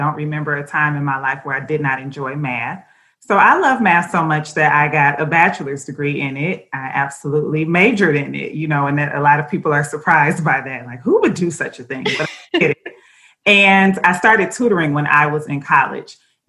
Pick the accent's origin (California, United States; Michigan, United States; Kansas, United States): Michigan, United States; Detroit; when Sub Summit had their very first summit in my hometown, Detroit, which is also where they're from